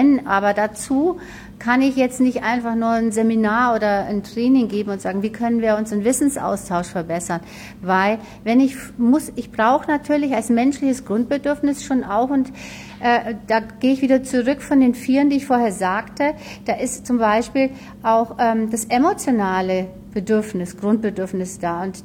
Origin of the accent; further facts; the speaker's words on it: Hamburg, Germany; ich komme aus Hamburg heute